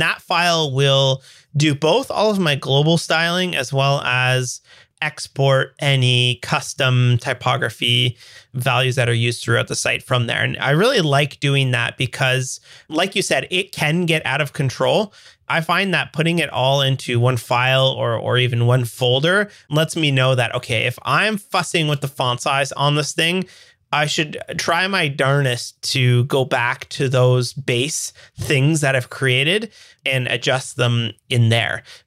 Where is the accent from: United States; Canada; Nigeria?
Canada; as a Canadian, I'm used to sane measurement systems